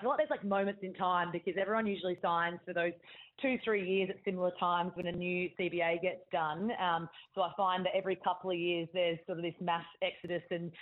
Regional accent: Adelaide, South Australia, Australia; moved away as an adult; now in Sydney, Australia; And when I moved over from Adelaide at the end of the 2016 season, I sort of thought, oh, I'll just come to Sydney and get a new experience for a couple of years and then probably just end up going home.

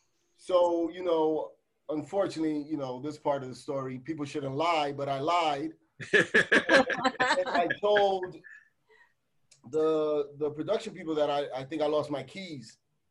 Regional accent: Bronx, New York, United States; But, we grew up in a bad neighborhood. We grew up in the Bronx, two blocks away from Yankee Stadium.

